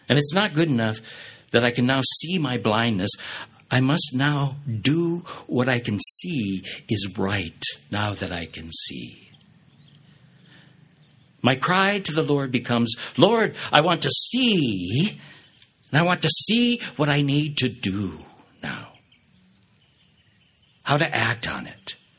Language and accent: English; United States; I'm happily married for 47 years with children and grandchildren, and I'm proudly American.